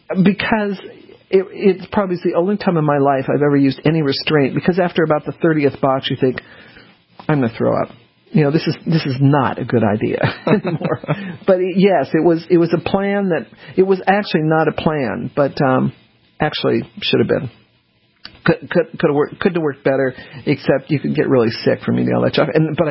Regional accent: Denver, Colorado, United States; I grew up mostly in Denver

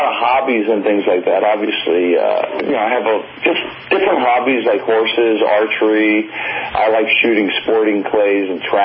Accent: Silver Spring, Maryland, United States; also born or lived in Potomac; So I grew up in Silver Spring, Maryland, and Potomac.

